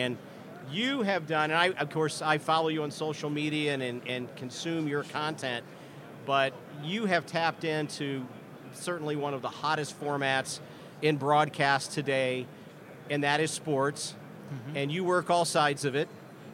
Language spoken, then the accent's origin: English; Midwest, United States; As a kid growing up in the Midwest, myself, I would love to listen to the sports writers on WGN on Sunday afternoon